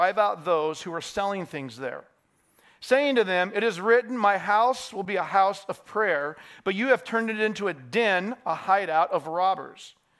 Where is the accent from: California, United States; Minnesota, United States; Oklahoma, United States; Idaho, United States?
Idaho, United States; Idaho Falls; Where I grew up in Idaho with my brothers and friends and family, we loved to go make hideouts in the foothills of Taylor Mountain outside of Idaho Falls.